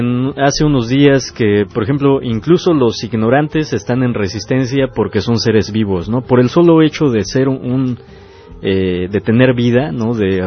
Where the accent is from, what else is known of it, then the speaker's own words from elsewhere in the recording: Mexico; Yo soy mexicano, mi pueblo mexicano ha estado ayudándole